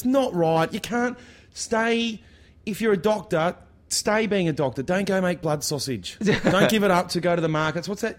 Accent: Australia; When I rock up at a gig and I'm Australian, it's just like, all right, you're just another...

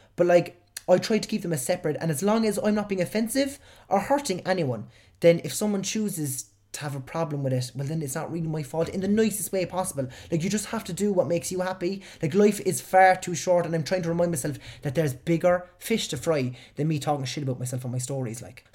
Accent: Cork, Munster, Ireland; accent: Cork; So as soon as someone hears my Cork accent, I know if they are a fan of the GA at all, they're going to bring up something about Cork.

